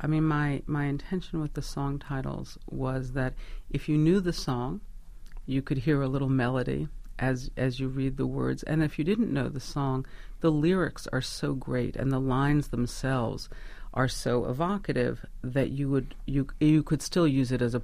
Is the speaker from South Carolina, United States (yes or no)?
no; Great Neck, New York, United States; I grew up in Great Neck. I wish there was another better answer.